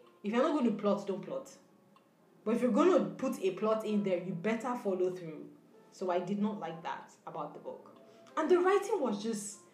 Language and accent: English; Nigeria; as a Nigerian living in Nigeria, I didn't appreciate this book at all.